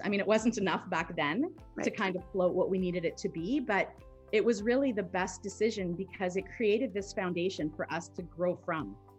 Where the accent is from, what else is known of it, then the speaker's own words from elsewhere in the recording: Sudbury, Ontario, Canada; I'm from Sudbury, Ontario, which is just an hour or so away from you guys.